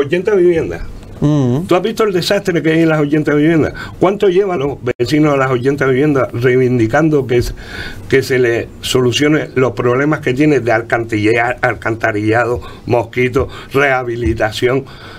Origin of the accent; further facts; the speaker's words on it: Tarajalejo, Canary Islands, Spain; Tú, como sabes, yo soy de Tarajalejo.